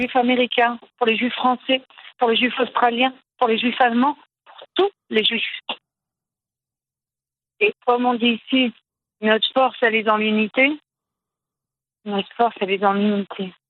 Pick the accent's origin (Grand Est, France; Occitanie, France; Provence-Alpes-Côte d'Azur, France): Provence-Alpes-Côte d'Azur, France; Antibes; Antibes, je n'en ai pas.